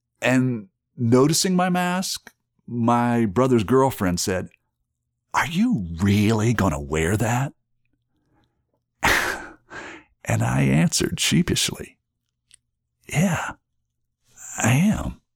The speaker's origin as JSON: {"language": "English", "region": "West Virginia", "country": "United States", "tie": "born or raised there", "lives_now": "New York, United States", "said": "And the fact that I live in an urban blue state in New York, and I spend a great deal of time in my home state, red, rural West Virginia"}